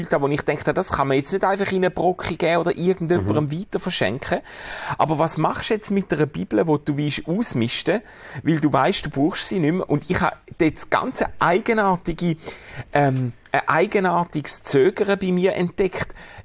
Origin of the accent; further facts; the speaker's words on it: Schaffhausen, Switzerland; Ich komme ja aus Schaffhausen und ich weiss es aus nächster Nähe.